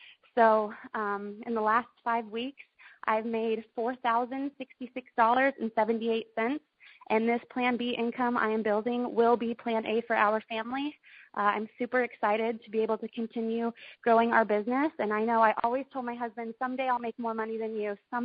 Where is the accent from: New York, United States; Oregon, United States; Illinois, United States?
Oregon, United States; Roseburg; now in Florida, United States; I grew up in Roseburg, Oregon. I had a very active childhood.